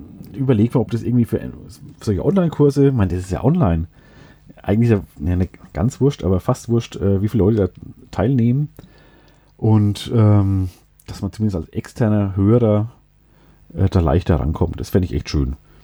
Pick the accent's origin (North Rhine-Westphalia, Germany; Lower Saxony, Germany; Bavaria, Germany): Bavaria, Germany; Schweinfurt; born there; die Stadt Haßfurt, unweit meiner Geburtsstadt Schweinfurt